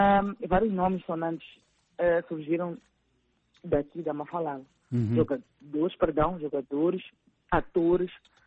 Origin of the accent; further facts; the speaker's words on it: Maputo, Maputo City, Mozambique; É especial porque é o bairro onde eu nasci e, por acaso, até agora é onde moro.